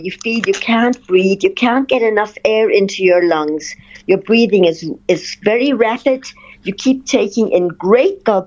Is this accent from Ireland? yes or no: yes; Ireland; Plus my life growing up in Ireland, you know, how it was with my parents, the trauma that happened, which resulted in my anxiety, I believe.